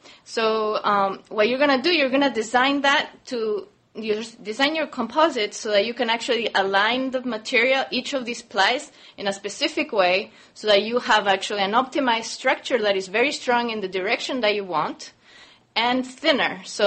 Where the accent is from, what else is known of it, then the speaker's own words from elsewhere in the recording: Uruguay; moved away; I'm originally from Uruguay. I moved here 11 years ago